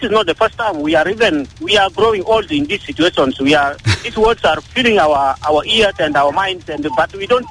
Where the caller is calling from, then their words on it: Maridi, Western Equatoria, South Sudan; from Maridi.